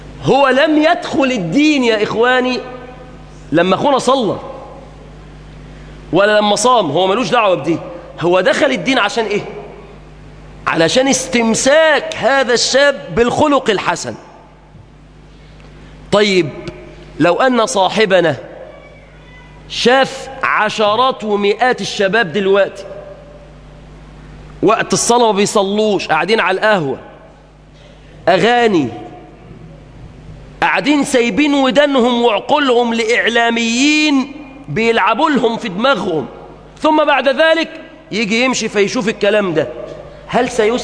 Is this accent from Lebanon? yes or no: no; Egypt; بلادنا مصر